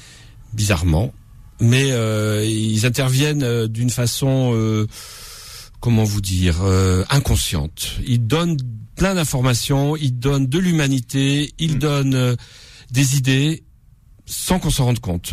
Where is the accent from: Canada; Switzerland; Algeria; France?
France; Corsica; Moi, je suis très paresseux parce que je suis corse.